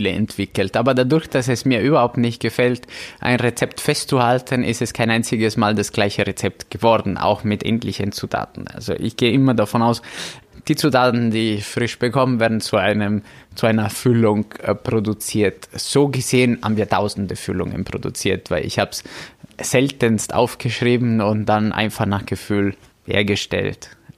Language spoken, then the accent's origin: German; Italy; German is a second language; heute haben wir einen Kochkurs für mich als Italiener der besonderen Art durchgeführt